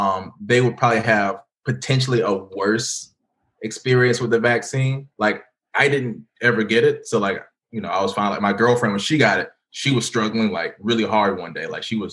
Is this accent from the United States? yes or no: yes; Goldsboro, North Carolina, United States; Oh, Eastern. So it's like close to the coast. So, like, Goldsboro is like an hour from Raleigh, an hour from Wilmington.